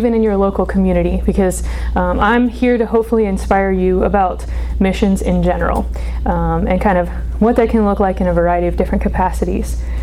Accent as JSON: {"language": "English", "region": "East Coast", "country": "United States", "also_born_or_lived": "Delaware", "lives_now": "Idaho, United States", "said": "I also live in Idaho right now. I am from the East Coast, though"}